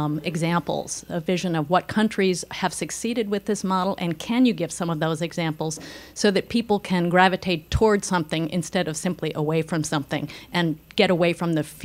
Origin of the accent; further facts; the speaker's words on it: Manhattan, New York, United States; I'm from Manhattan.